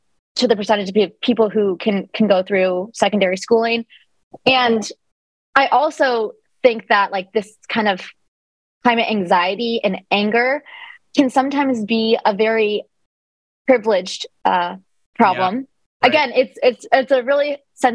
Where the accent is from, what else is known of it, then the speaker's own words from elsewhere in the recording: Texas, United States; now in New York, United States; I'm a Texan moving to New York, doing the reverse of what people are seem to be doing.